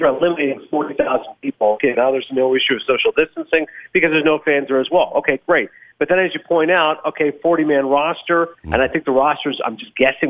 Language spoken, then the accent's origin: English; Toronto, Ontario, Canada; My home country of Canada, Toronto